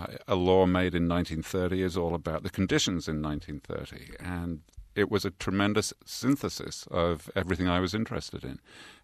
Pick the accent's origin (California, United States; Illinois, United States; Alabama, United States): Alabama, United States; Birmingham; I was that kid from Birmingham again, with that instant reaction that I'd learned during those 10 rough years.